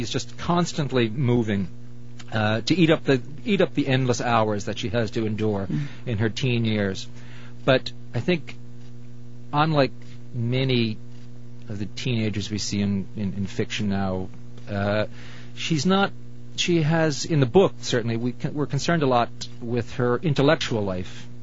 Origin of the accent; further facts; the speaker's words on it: St. John's, Newfoundland and Labrador, Canada; No, I grew up in the East End.